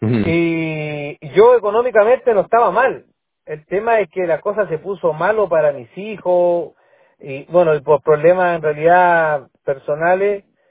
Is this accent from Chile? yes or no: yes; Viña del Mar, Valparaíso, Chile; yo soy de Viña del Mar, de la quinta región.